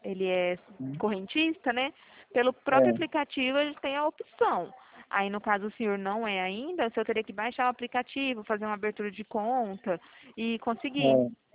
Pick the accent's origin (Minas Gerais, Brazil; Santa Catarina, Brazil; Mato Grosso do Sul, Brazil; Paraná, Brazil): Mato Grosso do Sul, Brazil; Dourados; a gente é daqui de Dourados.